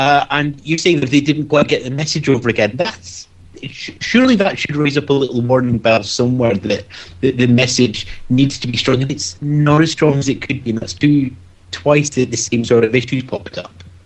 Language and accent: English; Scotland, United Kingdom; I suspect that's me being Scottish.